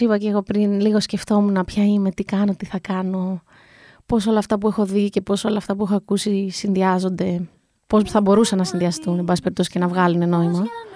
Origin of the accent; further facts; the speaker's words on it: Crete, Greece; Ο μπαμπάς μου είναι από το Σουδάν. Στην Κρήτη μεγαλώσαμε, και εγώ και ο αδερφός μου δηλαδή. Απλώς ταξιδεύαμε όντως από μικρή στο Σουδάν. Επέλεξαν και οι γονείς μου να μάθω και τα αραβικά από πολύ μικρή ηλικία.